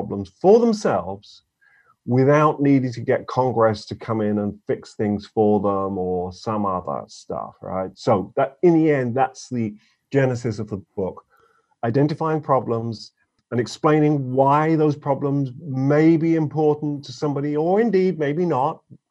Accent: United Kingdom; moved away as an adult; now in United States; I'm originally from Britain, just a minor detail there. I've lived in the States for more than half my life. It's been 27 years at this point. So for the record, I'm a citizen here and I have been for quite a long time.

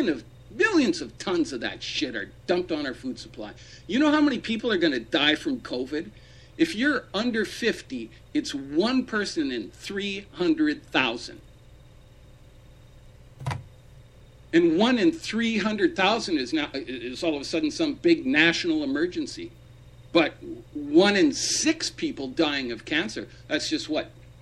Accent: Saskatchewan, Canada; She's disgusted with Canada. I'm from Saskatchewan. During spraying season, you can smell that carcinogenic shit everywhere.

